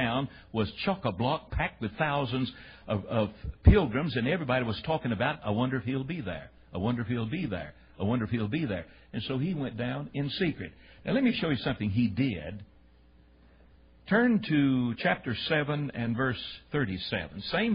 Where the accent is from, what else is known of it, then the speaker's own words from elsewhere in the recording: Tennessee, United States; Not me, brother. I'm from Tennessee. If somebody gets you after the baseball bat, you run.